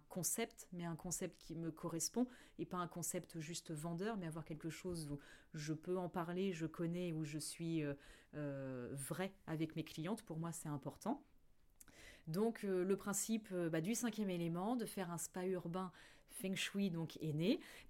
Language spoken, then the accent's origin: French; Normandy, France; now in Évreux, France; j'ai grandi à Amélie, à côté de Passy-sur-Eure